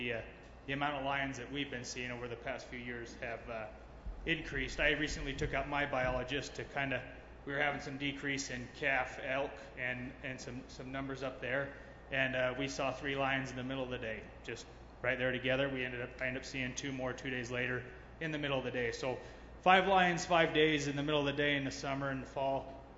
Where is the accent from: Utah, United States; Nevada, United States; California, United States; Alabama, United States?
Utah, United States; Morgan; I'm also from Morgan, Utah.